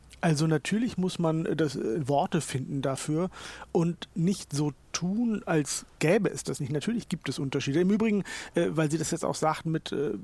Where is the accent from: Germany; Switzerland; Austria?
Germany; Lower Saxony; Aber fahren Sie mal irgendwo aufs platte Land in Niedersachsen, wo ich herkomme